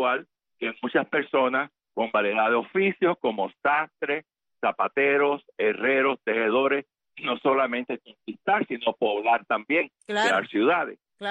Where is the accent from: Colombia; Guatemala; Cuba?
Cuba; Camagüey; se llamó la Villa de Santa María del Puerto del Príncipe, y aún todavía, yo soy de Puerto Príncipe